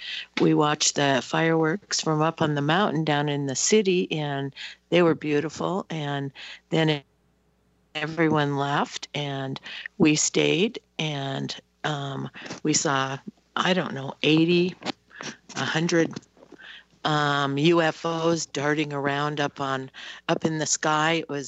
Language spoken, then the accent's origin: English; Absarokee, Montana, United States; from Absarkey, Montana.